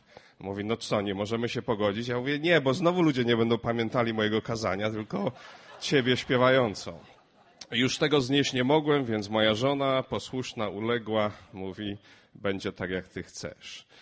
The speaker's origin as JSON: {"language": "Polish", "town": "Głubczyce", "region": "Opole Voivodeship", "country": "Poland", "tie": "born or raised there", "said": "moje rodzinne miasto to Głubczyce. Na dzień dzisiejszy nie wygląda na to, że wracamy do Głubczyc, ponieważ mieszkamy w drugim największym polskim mieście."}